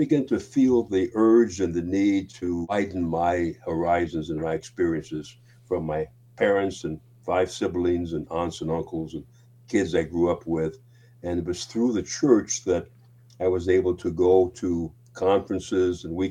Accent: Chicago, Illinois, United States; In a major way, in that we lived in my community rather isolated. It was all black community, 99% black, and the communities around us were white. Chicago has always b

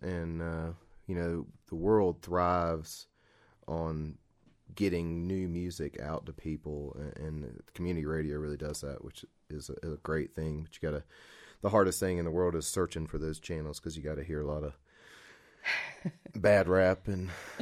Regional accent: Raleigh, North Carolina, United States; And we're from Raleigh, so the IBMA, the International Bluegrass Music Association's conference, has moved there.

